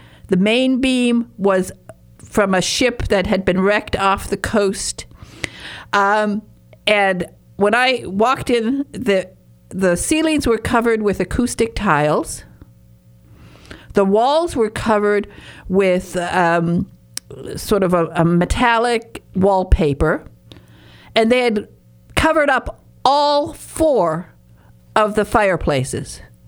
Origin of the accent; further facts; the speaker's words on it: Highland Park, Michigan, United States; also born or lived in Upper Peninsula; I grew up in Highland Park.